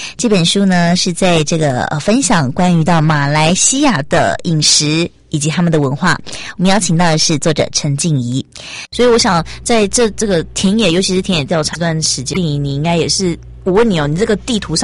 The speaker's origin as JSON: {"language": "Chinese", "country": "Taiwan", "said": "像我们台湾人最常听到就是槟城、吉隆坡跟马六甲"}